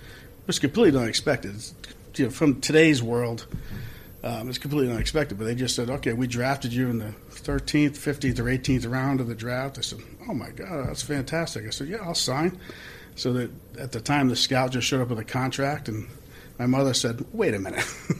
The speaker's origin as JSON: {"language": "English", "town": "East Lyme", "region": "Connecticut", "country": "United States", "tie": "born or raised there", "said": "In East Lyme, Connecticut."}